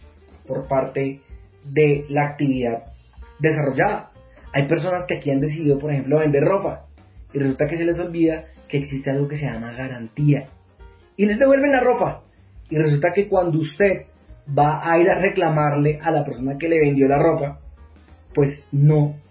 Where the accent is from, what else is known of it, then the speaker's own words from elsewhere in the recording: Colombia; las obligaciones que yo tengo como ciudadano colombiano